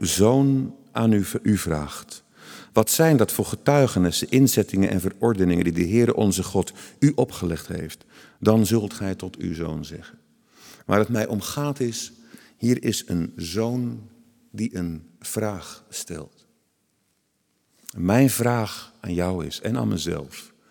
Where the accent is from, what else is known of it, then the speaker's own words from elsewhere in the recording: Krabbendijk, Zeeland, Netherlands; ik kom van Krabbendijk en Zeeland, wij liepen bij de toenmalige oude haven.